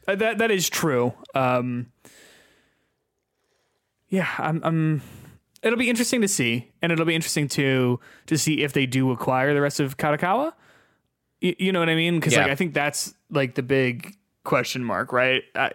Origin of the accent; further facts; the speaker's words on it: Downers Grove, Illinois, United States; now in Schaumburg, United States; I hail from Downers Grove